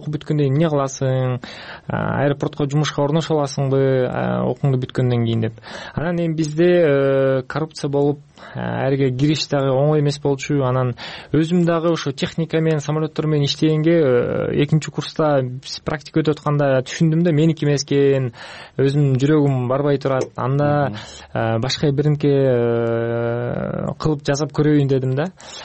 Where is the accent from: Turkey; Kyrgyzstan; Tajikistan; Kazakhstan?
Kyrgyzstan; Petrovka, Chuy Region; now in France; Эң биринчи мен өзүм Кыргызстандан төрөлгөм, Чүй областында Петровка деген айылдан болом. Ата энем ошол жактан.